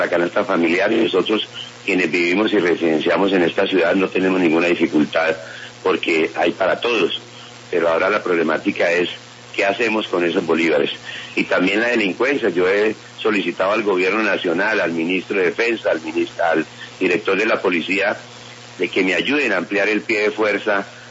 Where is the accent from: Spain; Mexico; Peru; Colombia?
Colombia; los colombianos, pero los que estamos en frontera, aquellos que estamos cotidianamente aquí cerca de ellos